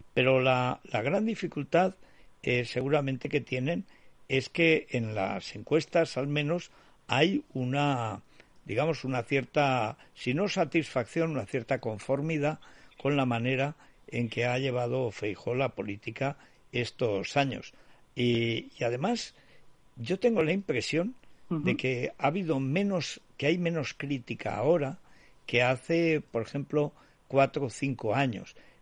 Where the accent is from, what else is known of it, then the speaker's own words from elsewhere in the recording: Orihuela del Tremedal, Aragon, Spain; los de mi pueblo, de Orihuela del Tremedal, hicieron una pancarta sensacional